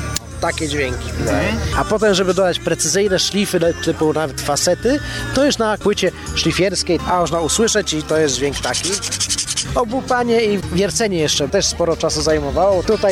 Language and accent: Polish; Toruń, Kuyavian-Pomeranian Voivodeship, Poland; jestem bucznikiem z Torunia.